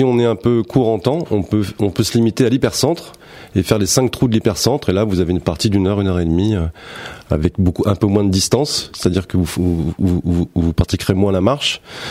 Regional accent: Île-de-France, France; also born or lived in Paris; moi j'ai grandi dans le Val d'Oise. J'ai fait mon lycée à Sarcelles. J'ai grandi à Isonville. Oui, je suis du Val d'Oise. Donc je suis parti sur Paris. Je suis revenu sur le Val d'Oise depuis 5 ans.

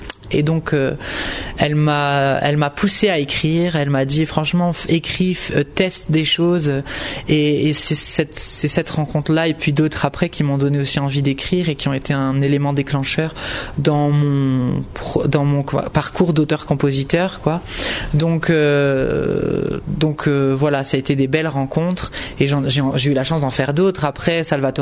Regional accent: Belgium; chez nous en Belgique.

